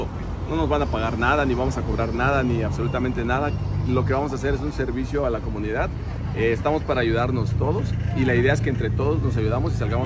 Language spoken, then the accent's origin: Spanish; Chiapas, Mexico; pensando que somos los mexicanos, somos así, los chiapanecos sobre todo